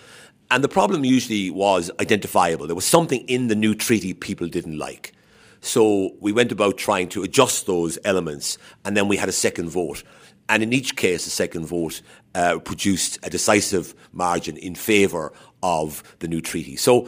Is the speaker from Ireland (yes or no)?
yes; Ireland; Well, let me give you the Irish experience. We're quite different from Britain in the sense that we need to have a referendum whenever we need to change our constitution.